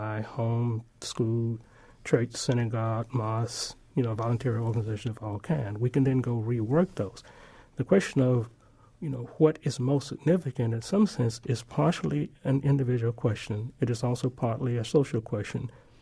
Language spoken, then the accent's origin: English; Starkville, Mississippi, United States; My hometown in Starkville, Mississippi, is not constructed in the same way as it was when I was a kid growing up.